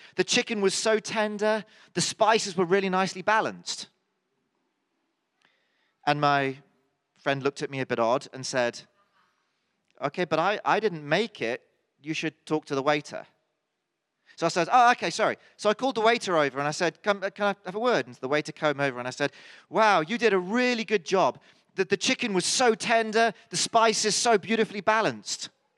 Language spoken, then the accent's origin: English; England, United Kingdom; I'm proud to be English. I know, incredible though that sounds, I am proud to be English. And being British, I've always enjoyed Indian cuisine.